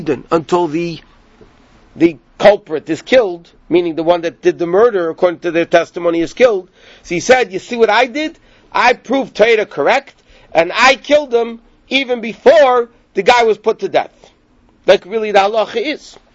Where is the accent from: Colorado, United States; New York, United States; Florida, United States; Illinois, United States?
Illinois, United States; Chicago; I'm a Chicagoan.